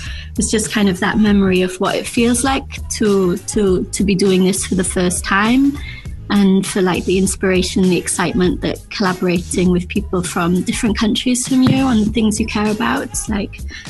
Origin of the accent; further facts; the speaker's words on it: Wales, United Kingdom; now in Brussels, Belgium; I'm from Wales originally, but the last 10 years I've been living outside of Wales, in Brussels.